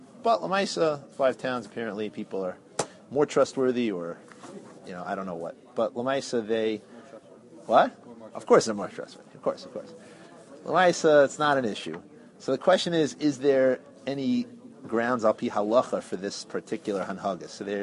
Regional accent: Kew Garden Hills, New York, United States; now in North Woodmere, United States; I'm originally from Kew Garden Hills. And now I live in North Woodmere.

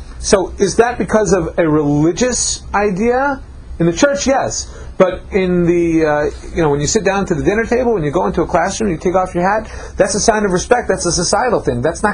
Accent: Woodmere, New York, United States; I grew up in Woodmere, New York, and I come to camp

